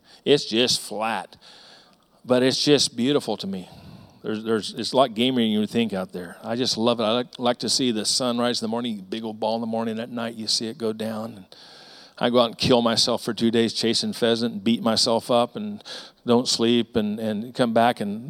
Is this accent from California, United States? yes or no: yes; Bakersfield, California, United States; also born or lived in Colorado; I don't want to gross anybody out, but this city, this is my hometown. I'm a BHS driller. I've been Valley Bible since 1978. I'm a Valley head, if you remember that t-shirt back in the day. I'd love to have some of my ashes here in Bakersfield